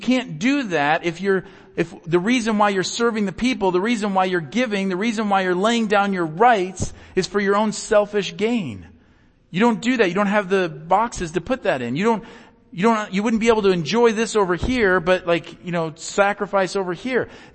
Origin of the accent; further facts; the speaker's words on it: Iowa, United States; the way I used to describe it about like with my family and my friends growing up in Iowa was, you know, Midwesterners will do anything for you.